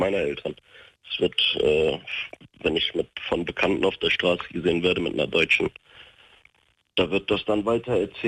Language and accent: German; Turkey; Als Türke.